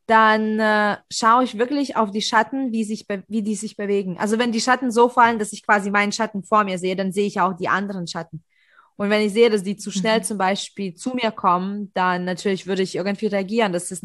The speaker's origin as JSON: {"language": "German", "town": "Leipzig", "region": "Saxony", "country": "Germany", "said": "ich fühle mich sicher in Leipzig und ich bin Leipziger, das ist mein Zuhause."}